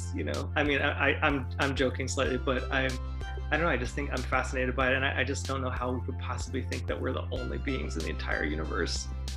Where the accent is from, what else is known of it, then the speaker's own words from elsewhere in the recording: New York, United States; But growing up in New York, you guys just meant everybody, right?